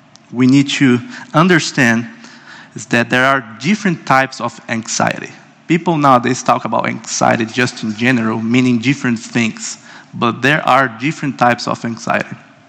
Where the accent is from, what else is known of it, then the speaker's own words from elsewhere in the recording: Brazil; Recently, a research pointed out that Brazil, my home country, has the most anxious population in the world, according to the World Health Organization. I was shocked by that. That means that I come from a country and a culture that is sunk in anxiety.